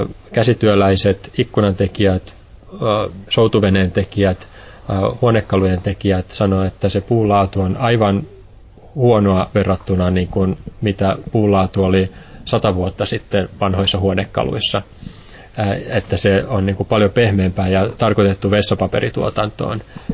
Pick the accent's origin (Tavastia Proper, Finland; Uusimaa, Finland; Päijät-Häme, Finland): Uusimaa, Finland; Espoo; also born or lived in Satakunta; Mun lapsuus on siis itse asiassa aika kaupunkimaisessa ympäristössä Espoossa pääasiassa, vaikka mä oon syntynyt tuossa Pohjois-Satakunnassa